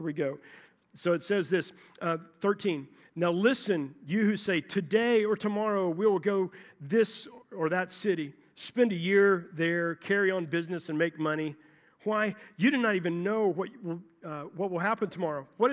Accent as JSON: {"language": "English", "region": "Florida", "country": "United States", "said": "My bride and I moved here back in 1991, a long time ago. I'm from Florida."}